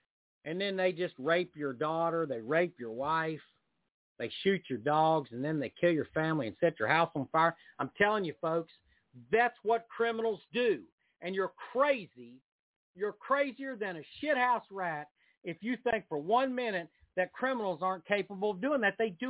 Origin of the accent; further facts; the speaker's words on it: West Virginia, United States; But he's from West Virginia, my home state.